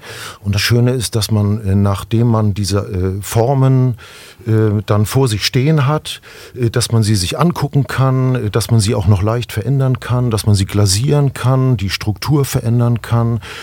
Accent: Northern Germany, Germany; aber ich möchte eben wieder nach Norddeutschland ziehen, jetzt in den nächsten 2 Jahren. Und es ist eben sozusagen meine alte Heimat. Das heißt, ich komme von der Küste, ich komme von der Ostsee, ich mag die Ostsee sehr gerne.

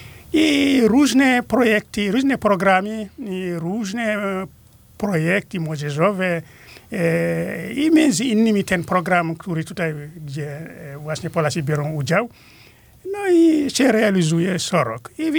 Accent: Dumga, Senegal; Polish is a second language; now in Poland; A więc Dumga to jest miejscowość, gdzie się urodziłem. To miejsce, z którego pochodziłem, z Senegalu.

